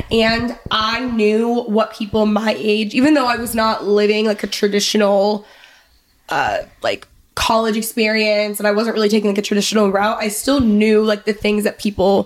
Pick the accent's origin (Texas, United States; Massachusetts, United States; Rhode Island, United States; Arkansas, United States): Texas, United States; So I grew up in Texas. I grew up like 35 minutes north of Dallas.